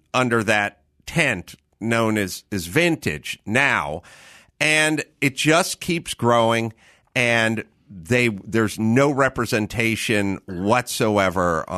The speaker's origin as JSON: {"language": "English", "town": "North Hollywood", "region": "California", "country": "United States", "tie": "born or raised there", "said": "I'm not interested in tours of the house I grew up in North Hollywood."}